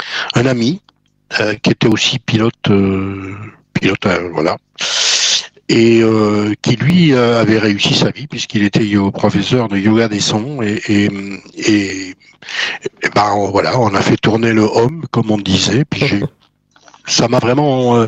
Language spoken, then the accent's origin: French; Sénergue, Occitanie, France; j'ai commencé tout simplement gamin dans l'église de mon village natal, il s'appelle Sénergue dans l'Aveyron, c'est tout à fait paumé de chez paumé